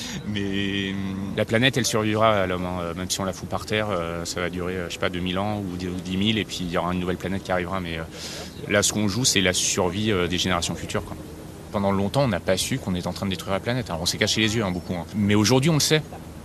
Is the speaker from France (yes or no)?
yes; Saint-Germain-en-Laye, Île-de-France, France; j'ai vécu à Saint-Germain-en-Laye toute mon enfance, école catho, homme blanc, c'est le HSBC, hein, c'est le homme blanc straight catholique, fils d'entrepreneur.